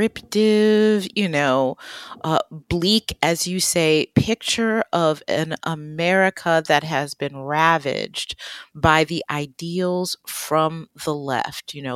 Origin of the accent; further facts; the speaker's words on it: Detroit, Michigan, United States; Listen, I'm from Detroit.